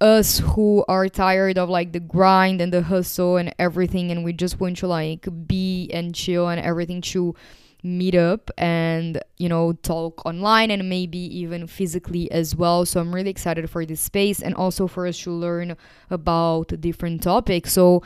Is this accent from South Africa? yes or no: no; Brazil; English is a second language; because I know that I have a lot of listeners from Brazil, because I am from Brazil.